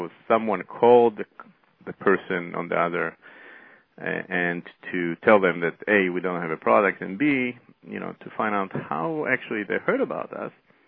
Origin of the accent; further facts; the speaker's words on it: Israel; I started as a copywriter in Israel. I'm originally from Israel, and I was working there